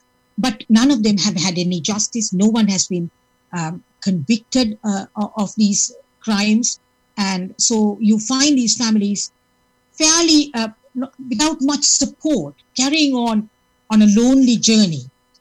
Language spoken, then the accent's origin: English; Sri Lanka; now in United Kingdom; I am a South Asian myself. I'm from Sri Lanka, came here as a refugee in the mid-80s